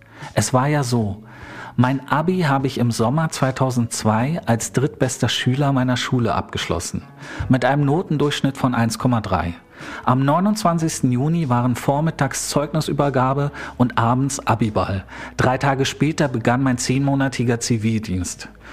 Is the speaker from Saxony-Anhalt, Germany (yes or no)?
yes; Gardelegen, Saxony-Anhalt, Germany; Nicht nur im Studium in Hannover, sondern auch in Leipzig, in Potsdam, in Stahnsdorf und in meiner Heimat- und Geburtsstadt Gardelegen.